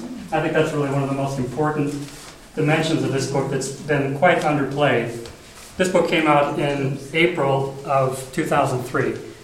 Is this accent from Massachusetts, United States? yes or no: yes; Boston, Massachusetts, United States; I'm from Boston. Boston was one of the first places hit hard